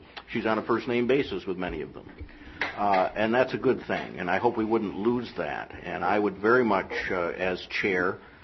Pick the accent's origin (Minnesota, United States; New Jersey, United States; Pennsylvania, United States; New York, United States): New York, United States; Dryden; I'm from Dryden, and Dryden has been in the forefront of anti-fracking, and I'm proud of that fact.